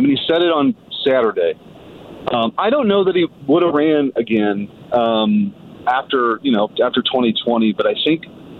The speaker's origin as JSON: {"language": "English", "town": "Bridgeton", "country": "United States", "tie": "born or raised there", "said": "I grew up in Bridgeton in a working class family, in a working class neighborhood."}